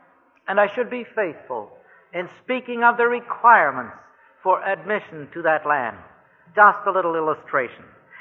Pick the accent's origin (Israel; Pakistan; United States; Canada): Canada